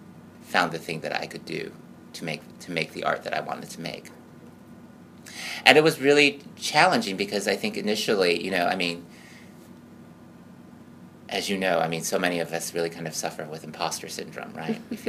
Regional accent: Houston, Texas, United States; especially growing up in Houston, Texas in a really you know, predominantly white neighborhood

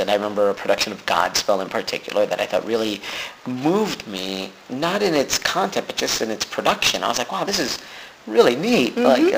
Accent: Chicago, Illinois, United States; even though I grew up in Chicago, the mecca of improvisation, I grew up on the South Side, which is far away from all the improv theaters

